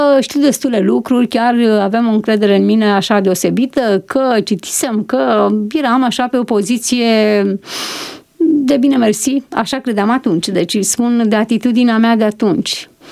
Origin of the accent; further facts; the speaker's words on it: Puchenii Moșneni, Prahova, Romania; born there; Am 59 de ani și m-am născut într-un sat aici, lângă, între Ploiești și București, Puchenii Moșneni se numește.